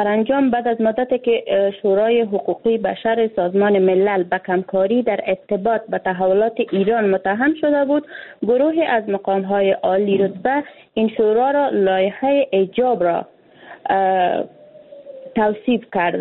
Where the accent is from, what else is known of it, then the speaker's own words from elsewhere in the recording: Afghanistan; ما یک افغان هستیم